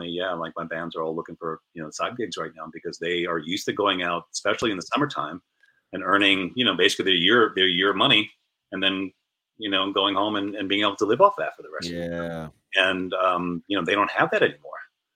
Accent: New York, United States; I mean, I grew up surfing on Long Island.

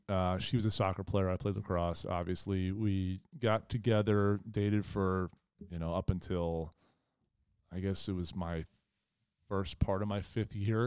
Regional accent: Baltimore, Maryland, United States; And I'm being from Baltimore, think about that.

